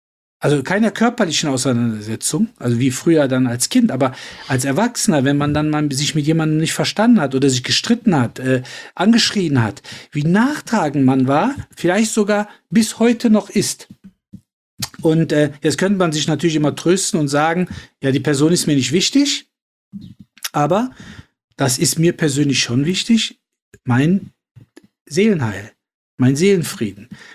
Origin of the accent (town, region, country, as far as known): Cologne, North Rhine-Westphalia, Germany; born or raised there